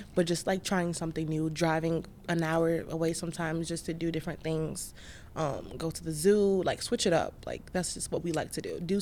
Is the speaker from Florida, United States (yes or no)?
yes; Miami, Florida, United States; also born or lived in New York City / Savannah; now in Orlando, United States; I'm from Miami. Well, born in New York City, moved to Miami for a couple years, moved to Georgia for school.